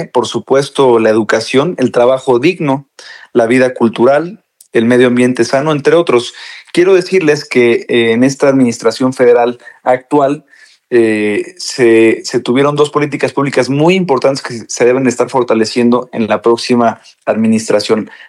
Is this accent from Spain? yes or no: no; Quintana Roo, Mexico; soy uno de los senadores más jóvenes del país, a mis 30 años estoy llegando aquí al Senado de la República, vengo del estado de Quintana Roo.